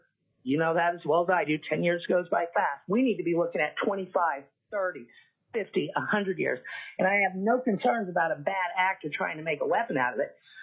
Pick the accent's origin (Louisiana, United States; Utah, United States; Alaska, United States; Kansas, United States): Alaska, United States; Anchor Point; I'm from Anchor Point.